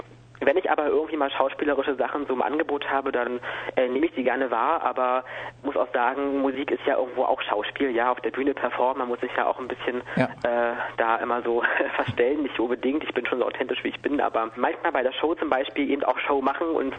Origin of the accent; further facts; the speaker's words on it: Cottbus, Brandenburg, Germany; now in Halle, Germany; Und ich bin aber eigentlich aus Halle. Also ich bin in Halle gerade, so habe ich meinen Wohnsitz und ganz ursprünglich komme ich aber aus Cottbus, also noch tiefer rein in den Osten.